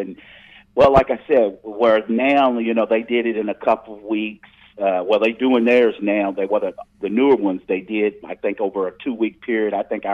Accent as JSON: {"language": "English", "region": "West Virginia", "country": "United States", "said": "I'm from West Virginia. I said, we all look out for West Virginia people"}